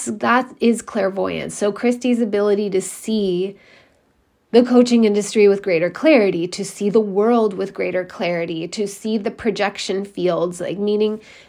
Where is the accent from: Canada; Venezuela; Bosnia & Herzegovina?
Canada; as a Canadian, I'm just going to say I will never vote for anybody ever again